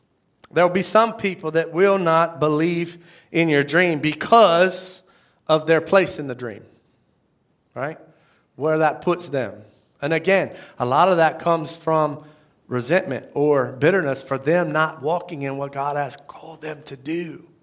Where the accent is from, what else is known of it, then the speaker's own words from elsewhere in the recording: Apopka, Florida, United States; His name's Chad. I grew up with him in Apopka.